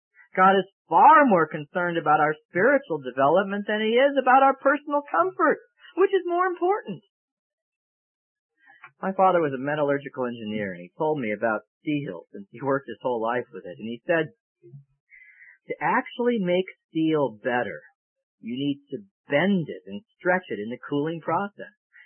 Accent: California, United States; And that seems strange from the neighborhood that I grew up in Southern California, because it was a bustling area

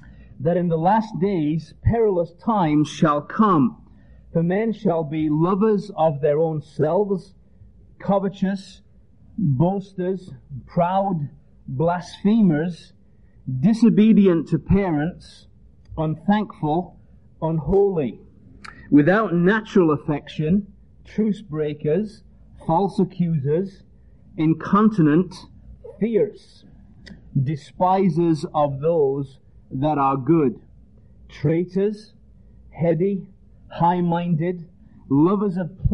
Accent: Leeds, Yorkshire and the Humber, United Kingdom; also born or lived in Ireland; now in Georgia, United States; I'm actually from England, if you're trying to figure out where that accent is from, and from the north of England, a place called Leeds, a big city, industrial city in the north of England, and then I have worked in Ireland for 8 years

